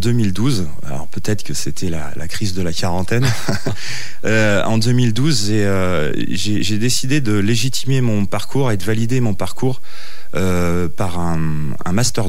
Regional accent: Voiron, Auvergne-Rhône-Alpes, France; Alors, je ne suis pas originaire des monts du Lyonnais, je suis originaire de Voiron.

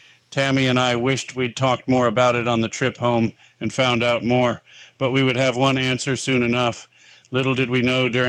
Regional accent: Springville, Utah, United States; I was Springville's cemetery sexton at age 27. Although I'd been anticipating a transition back to my hometown after the birth of our third child, I was surprised at which job had opened up.

